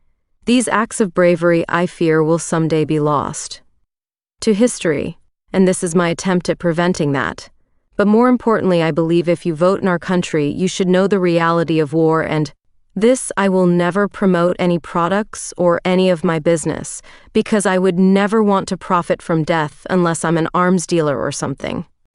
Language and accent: English; United States; At the end of the day, I'm American, but also a black man in America, so I'm obviously patriotic as fuck